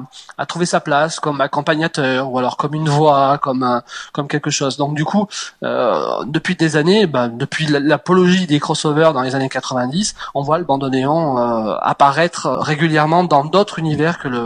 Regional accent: Clermont-Ferrand, Auvergne-Rhône-Alpes, France; now in Dijon, France; je suis bourguignon d'adoption depuis maintenant 5 ans. Mais je suis auvergnat à la base, je suis né en Auvergne et j'ai passé une grande partie de ma vie à Clermont-Ferrand.

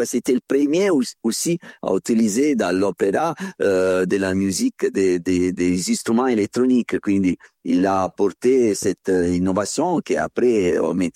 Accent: Tuscany, Italy; French is a second language; Oui, je suis toscan, de la Toscane. Voilà, de la ville de Giacomo Puccini. Hein. Je vis dans le village qui s'appelle Torre del Lago Puccini

